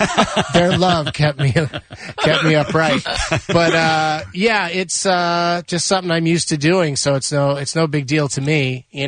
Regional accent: San Diego, California, United States; But I grew up in San Diego, so I went to Comic-Con when it was like this, broke down little one concert, one convention hall room.

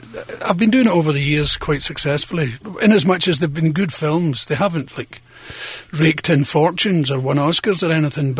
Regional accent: Glasgow, Scotland, United Kingdom; And so what I find was that when I go to my hometown, Glasgow, I'm a kind of stranger.

